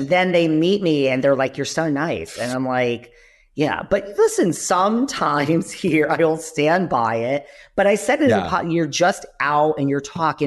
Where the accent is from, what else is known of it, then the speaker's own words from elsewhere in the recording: New York, United States; now in Los Angeles, United States; and I'm from New York.